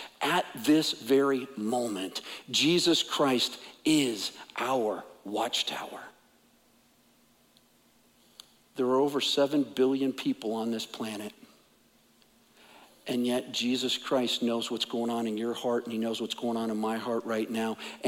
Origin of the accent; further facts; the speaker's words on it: Midwest, United States; Growing up in the Midwest, farmers planted, not thinking that, well, I hope this works out.